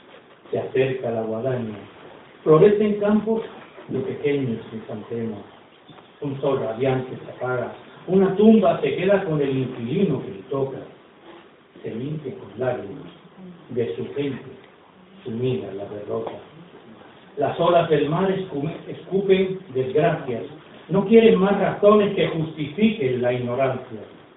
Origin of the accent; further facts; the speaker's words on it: Valencian Community, Spain; Allí en Valencia, en mi pueblo, organizamos un encuentro internacional de poetas.